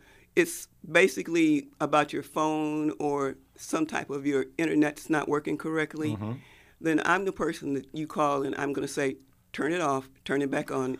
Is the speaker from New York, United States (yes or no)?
yes; Buffalo, New York, United States; also born or lived in Oklahoma / Baltimore / Houston; I was born in Oklahoma. We moved to New York, Buffalo, New York. And then from there, we moved to Baltimore, Maryland, and from Baltimore, Maryland to Houston, Texas. So school was in Buffalo, New York